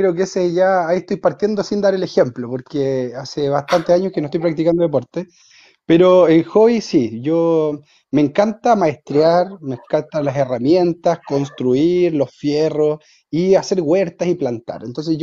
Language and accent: Spanish; Mulchén, Biobío, Chile; vengo de Mulchen, bastante cerca de todas maneras, a un par de kilómetros de acá, octava